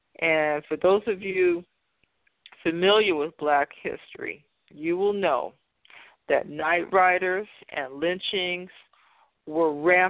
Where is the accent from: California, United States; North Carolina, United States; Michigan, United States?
California, United States; Fresno; also born or lived in San Francisco; because I was born and raised in a racially and economically disadvantaged area of the city of Fresno. I was born in Southwest Fresno